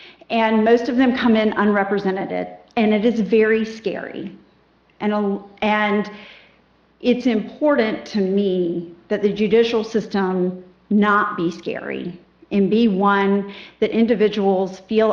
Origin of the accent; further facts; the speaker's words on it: Isle of Palms, South Carolina, United States; I was born and raised on Isle of Palms back when there was an oyster shell airstrip. So I've been here for a long time. My parents moved out to Isle of Palms in 1973